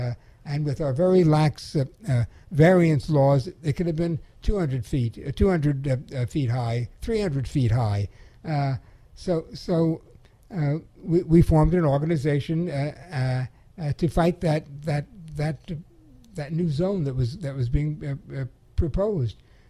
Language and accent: English; New York City, New York, United States; I came from New York City. You know, that's a sharp elbowed town.